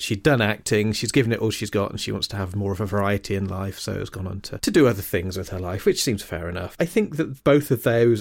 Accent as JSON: {"language": "English", "region": "East Midlands", "country": "United Kingdom", "accent": "Lincolnshire", "said": "Talking with my little Lincolnshire accent."}